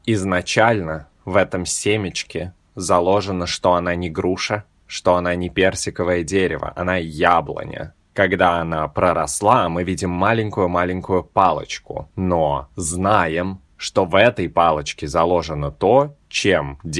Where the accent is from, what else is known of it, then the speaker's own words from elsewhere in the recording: Moscow, Russia; Я родился и вырос в Москве.